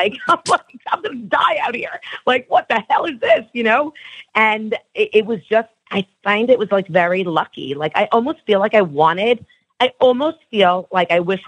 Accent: New York, United States; Rob, I'm from New York. I knew what the hell was going on.

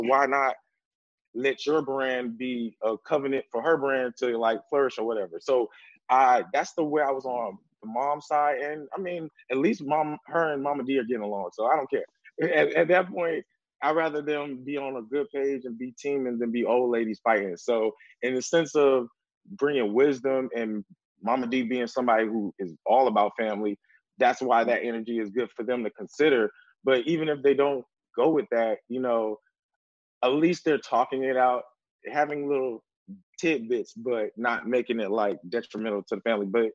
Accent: Miami, Florida, United States; I'm from the South, I'm from Miami.

